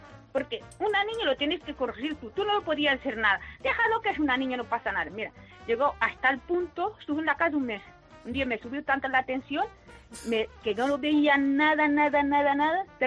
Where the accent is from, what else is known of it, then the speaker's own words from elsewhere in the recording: Cape Verde; moved away; yo soy de Cabo Verde, llegué aquí, tenía que dejar mis dos hijos en Cabo Verde